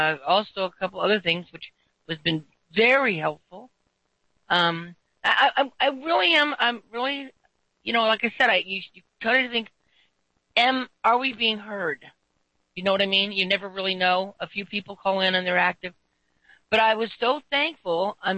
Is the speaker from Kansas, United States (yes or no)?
no; New York, United States; born there; It may be that day, since I was born in New York.